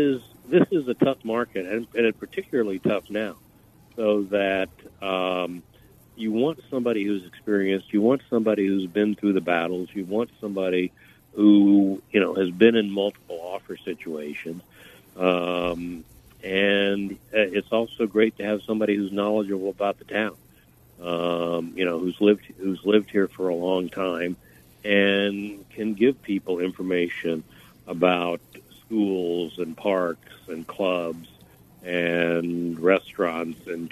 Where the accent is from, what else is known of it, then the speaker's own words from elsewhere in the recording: Old Greenwich, Connecticut, United States; so I grew up in Old Greenwich with Russ, and we lived in three different houses, and then got married